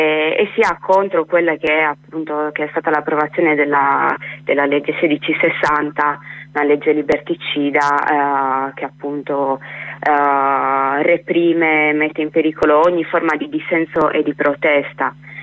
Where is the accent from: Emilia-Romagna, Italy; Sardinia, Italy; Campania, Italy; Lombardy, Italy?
Sardinia, Italy; noi come sardi e sarde insomma non possiamo non tenere in conto che la Sardegna è un territorio direttamente coinvolto